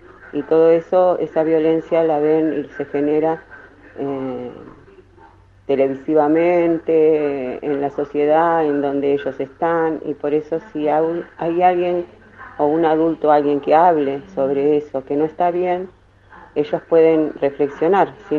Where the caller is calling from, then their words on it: Buenos Aires, Argentina; Yo soy docente, soy de Buenos Aires … soy profe de cursos de cerámica